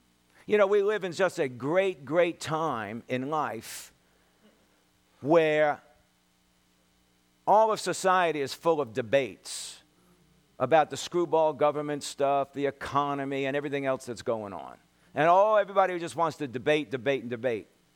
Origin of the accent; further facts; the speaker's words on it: New York, United States; I mean, I was brought up in New York, so I'm used to crazy drivers.